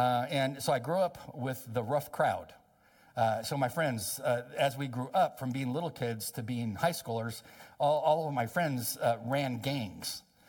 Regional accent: El Centro, California, United States; I grew up on the Mexican border in the desert of Southern California near Yuma. Is a little town called El Centro. It's near Calexico, California, and right across the border is Mexicali. So I was born and raised there. I lived there 20 years in the desert.

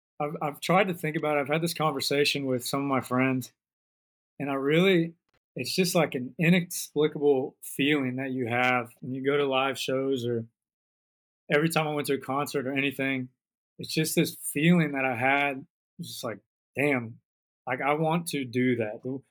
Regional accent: Wellington, Florida, United States; Yeah, well, where I'm from, Florida. I moved from a town called Wellington, Florida. I kind of lived in a lot of areas around there.

